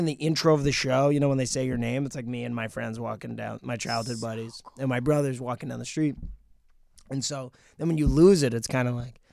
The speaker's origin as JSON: {"language": "English", "region": "New Jersey", "country": "United States", "said": "And also the thing is, like, I'm from Jersey."}